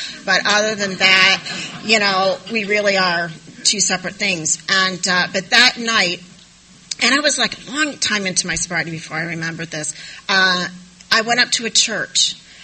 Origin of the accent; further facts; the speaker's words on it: Michigan, United States; And, gosh, I'm from Michigan, so I know what that's like.